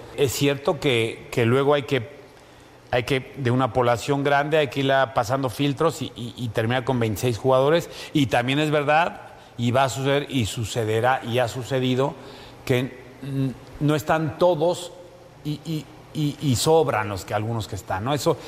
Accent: Mexico; una enorme oportunidad para mí como entrenador y como mexicano de tener un mundial en mi país

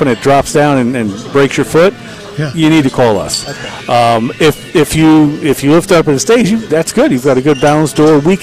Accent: Scotland, United Kingdom; I told you, I'm Scottish. We used to wash our paper towels out and hang them out to dry.

